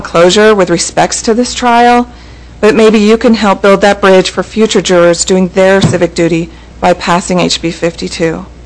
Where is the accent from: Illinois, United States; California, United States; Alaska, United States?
Alaska, United States; Juneau; I'm from Juneau.